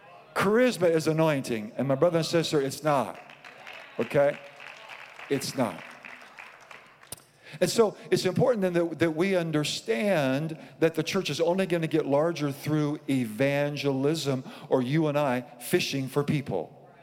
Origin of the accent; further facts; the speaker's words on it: Iowa, United States; Now, see, I grew up in Iowa, and, you know, Iowa is known for a lot of things, but one of the things it's known for is cornfields.